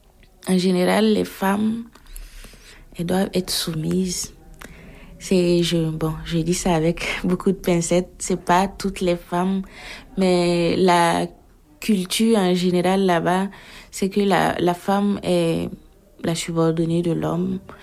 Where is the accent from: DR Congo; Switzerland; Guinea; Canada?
Guinea; Conakry; now in France; Alors moi … Je viens de la Guinée, Conakry. C'est l'Afrique de l'Ouest. Et j'ai 24 ans.